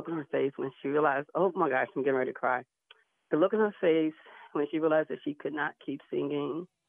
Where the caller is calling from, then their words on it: Clayton, North Carolina, United States; I am calling from Clayton, North Carolina.